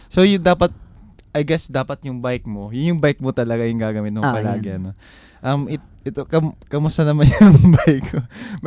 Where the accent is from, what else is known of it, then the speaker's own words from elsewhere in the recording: Cagayan de Oro, Northern Mindanao, Philippines; nung last vacation, umuwi ako sa CDO